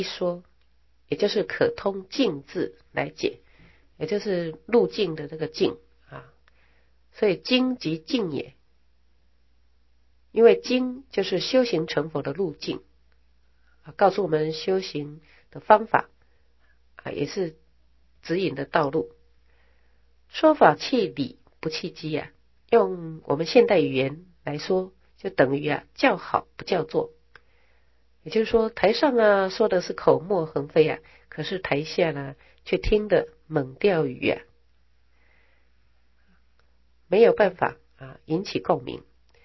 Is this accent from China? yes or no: no; Taiwan; 因为我们台湾人的根性啊就是喜欢速成的啊